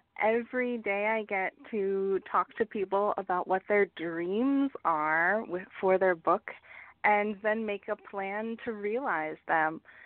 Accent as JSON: {"language": "English", "region": "Pennsylvania", "country": "United States", "said": "I am from central Pennsylvania, near Lancaster."}